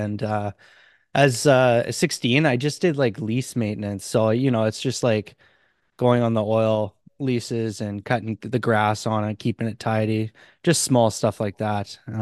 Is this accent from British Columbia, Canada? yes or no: no; Alberta, Canada; now in Toronto, Canada; So I was born and raised in Alberta, Canada. And I grew up in a small town, a farming community. And now I'm actually living in Toronto.